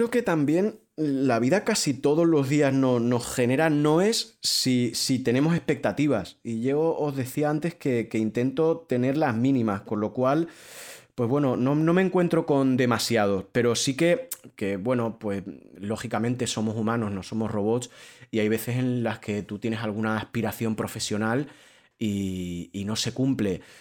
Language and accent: Spanish; Guadix, Andalusia, Spain; yo soy de un pueblo pequeñito de Granada, soy de Guadix, no hay tradición periodística